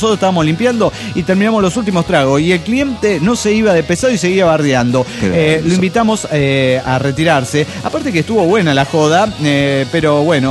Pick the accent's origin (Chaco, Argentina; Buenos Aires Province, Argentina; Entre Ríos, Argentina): Chaco, Argentina; Barranqueras; En el Chaco, ¿cómo andan?